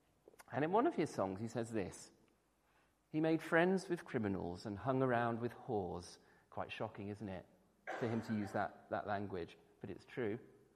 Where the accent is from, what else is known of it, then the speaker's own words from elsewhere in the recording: Wirral, North West England, United Kingdom; As a teenager growing up on the Wirral, we had such a man who did indeed come into our church fellowship.